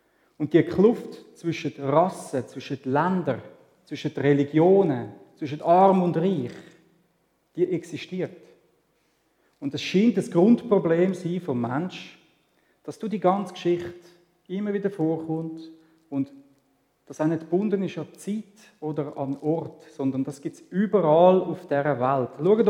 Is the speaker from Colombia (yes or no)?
no; Switzerland; wie wir hier in der Schweiz auch nicht. Wir sind Schweizer.